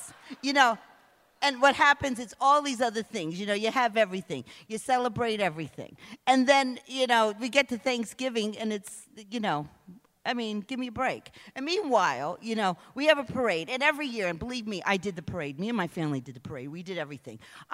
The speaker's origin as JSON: {"language": "English", "country": "United States", "said": "As an Indian person, I'll tell you this right now."}